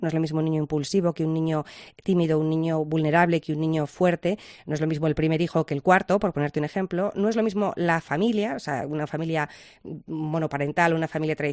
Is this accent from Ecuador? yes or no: no; Sejas, Castile and León, Spain; Gracias y besos, que soy tu paisana de Aliste.